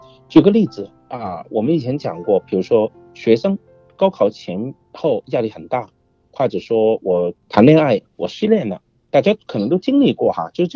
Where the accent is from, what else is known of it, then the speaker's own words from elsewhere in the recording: China; 我们中国人呢，自古就有这句借酒消愁哈